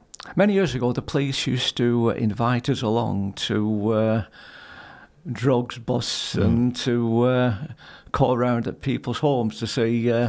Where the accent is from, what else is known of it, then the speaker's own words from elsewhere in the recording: Glossop, East Midlands, United Kingdom; I've lived in Glossop for most of my life. It's my hometown. It's a town I love, and it's a town where I couldn't see myself moving anywhere else, to be honest with you.